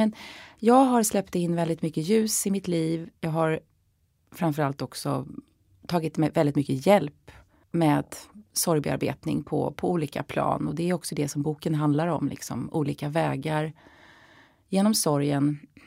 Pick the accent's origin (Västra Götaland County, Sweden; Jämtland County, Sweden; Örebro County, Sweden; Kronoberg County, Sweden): Kronoberg County, Sweden; Jag är uppväxt i Småland utanför Växjö.